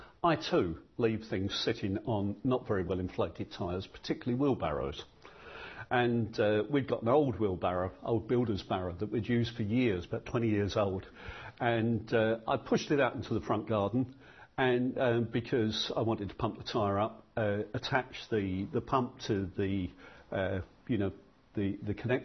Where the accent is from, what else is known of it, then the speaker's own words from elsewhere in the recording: London, United Kingdom; it just simply had a message for me as a Londoner